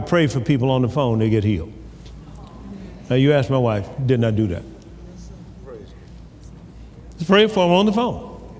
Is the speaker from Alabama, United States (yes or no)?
yes; Tuskegee, Alabama, United States; Now, I was born and raised in Tuskegee, Alabama, and they had mulberry trees.